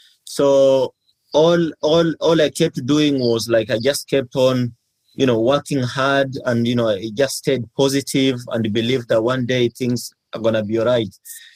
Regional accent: Kenya; moved away as an adult; now in United Kingdom; I'm from Kenya. I was born in Kenya, raised in Kenya my whole life.

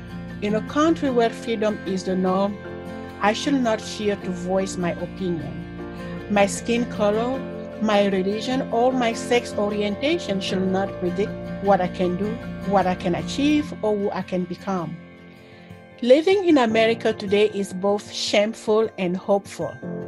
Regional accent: Cameroon; now in Downey, United States; I was born and raised in Cameroon in West Africa, came to the U.S. in 97, and became U.S. citizen in 2008.

